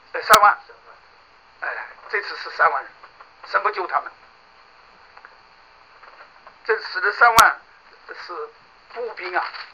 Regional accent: China; also born or lived in Shanghai; 因为我从大陆来

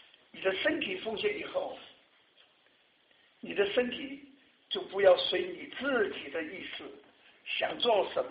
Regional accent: Sichuan, China; 第二个是我是四川人，四川同乡会给我的

